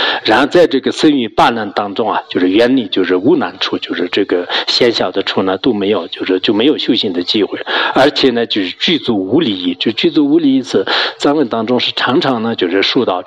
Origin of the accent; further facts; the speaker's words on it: China; 我们中国人真正认识到这个人世间的这种事实的话